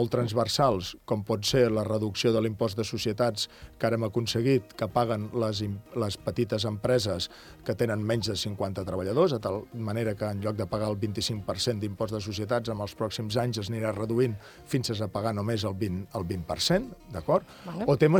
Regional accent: Catalonia, Spain; jo aquestes terres me les estimo molt, però jo sóc del Camp de Tarragona

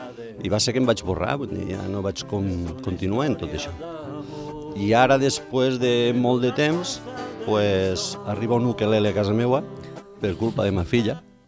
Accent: Catalonia, Spain; born there; Ma mare i mon pare són de sevillanos, li van vindre aquí fa molts d'anys. Jo soc català, soc nascut aquí

